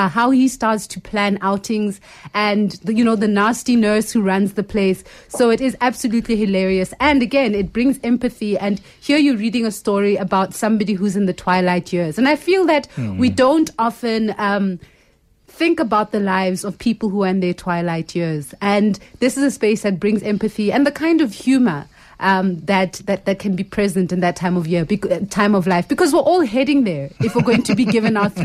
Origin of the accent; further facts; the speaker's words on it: Botswana; is that I grew up in Botswana.